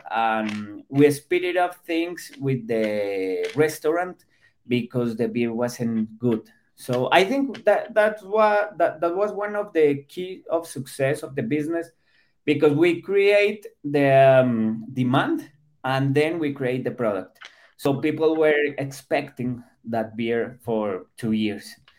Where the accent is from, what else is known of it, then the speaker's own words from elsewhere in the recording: Colombia; now in Costa Rica; I'm from Colombia, right? I have lived in Costa Rica my half of life. So I have the two citizens, but I'm from Colombia.